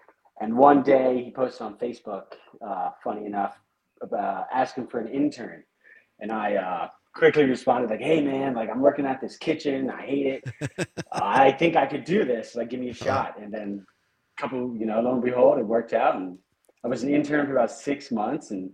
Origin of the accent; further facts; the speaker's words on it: California, United States; So I grew up in California, actually. I'm a Bay Area guy.